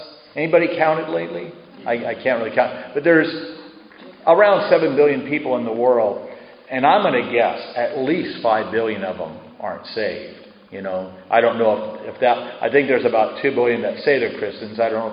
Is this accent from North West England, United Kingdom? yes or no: no; Scotland, United Kingdom; That proves that I'm Scottish.